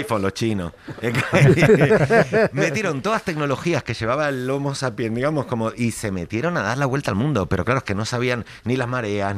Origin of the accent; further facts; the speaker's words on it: Argentina; A mí lo que me alucinaba era que hubieran pasado por donde yo vivía. Entonces, claro, yo como argentino.